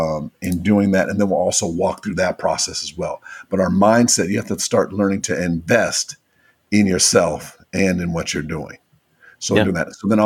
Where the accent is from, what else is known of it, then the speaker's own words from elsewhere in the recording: Minnesota, United States; I grew up in the Midwest in Minnesota.